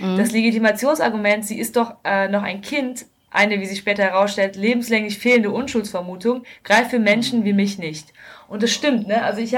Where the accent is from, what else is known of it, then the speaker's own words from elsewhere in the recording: North Rhine-Westphalia, Germany; eins live ist ja ein Radiosender aus meiner Heimatregion